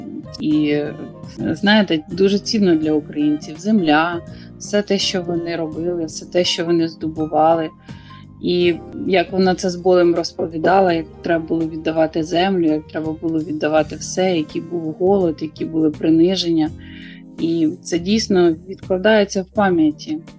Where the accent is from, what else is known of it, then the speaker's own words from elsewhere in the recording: Bershad, Vinnytsia Oblast, Ukraine; born there; Я народилась на Вінниччині, Вінницька область, місто Бершадь.